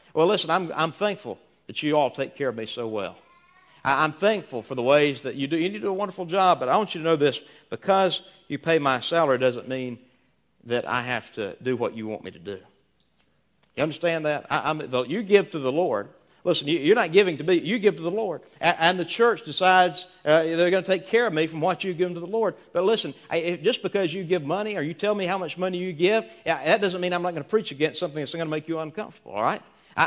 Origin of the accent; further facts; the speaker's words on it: South Carolina, United States; I've been keeping up in my hometown. It seems like there's always some crazy church drama going on in South Carolina that makes national news, or at least local news.